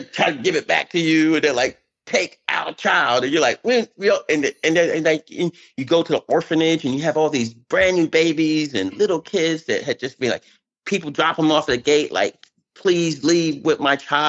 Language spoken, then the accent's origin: English; United States; because that had to be one of my proudest days as an American.